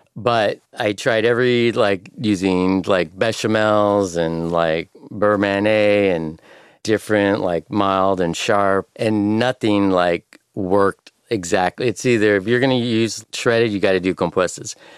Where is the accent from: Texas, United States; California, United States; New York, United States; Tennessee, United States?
Texas, United States; San Antonio; also born or lived in Austin; I didn't actually have queso in San Antonio growing up.